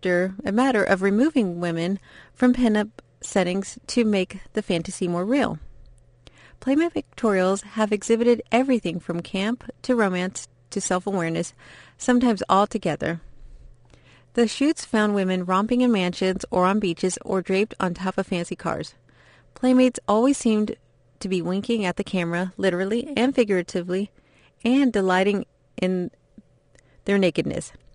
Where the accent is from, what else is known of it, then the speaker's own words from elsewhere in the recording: Laos; the problem of unexploded ordnance in my home country of Laos.